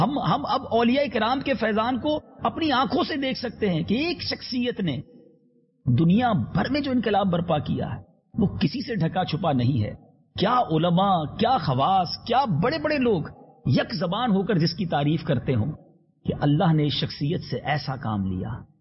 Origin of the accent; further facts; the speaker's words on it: Kharadar, Sindh, Pakistan; میں خود خارا در میں رہتا تھا، میری پیدائش بھی اس علاقے کی ہے، اس لیے میں آئی وٹنس ہوں ان تمام چیزوں کا.